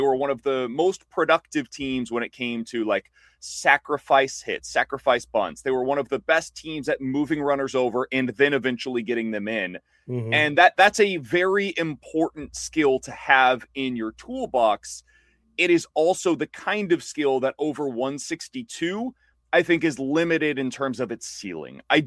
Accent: Kansas City, Missouri, United States; And Derek, I grew up in Kansas City.

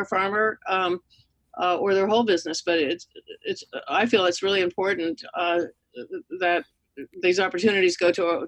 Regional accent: Pennsylvania, United States; But I grew up in Pennsylvania. My father was a Republican. I came from a totally Republican small town.

